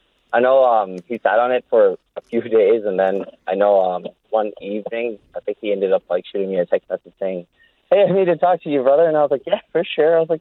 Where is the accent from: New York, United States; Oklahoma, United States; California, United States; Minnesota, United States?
Minnesota, United States; Minneapolis; coming into like the neighborhood where I grew up in North Minneapolis.